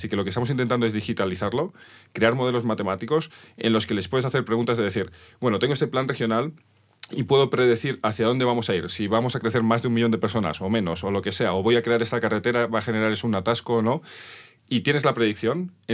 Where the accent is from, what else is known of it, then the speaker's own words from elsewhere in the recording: Madrid, Community of Madrid, Spain; O sea, de hecho ahora Madrid, yo soy de Madrid